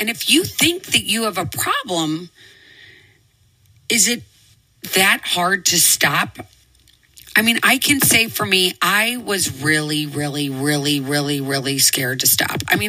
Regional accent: Midwest, United States; I know for me growing up in the Midwest, growing up, we had to know what we were going to do in case of a tornado.

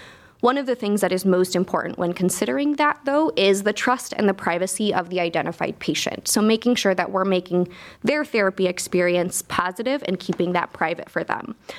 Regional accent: Arizona, United States; now in Cleveland, United States; Yeah, so originally I hail from Arizona, actually

